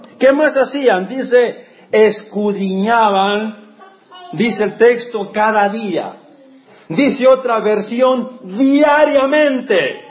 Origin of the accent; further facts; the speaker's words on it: San Luis Potosí, Mexico; born there; yo nací en San Luis Potosí, un rancho de por allá, lejano, allá en la sierra.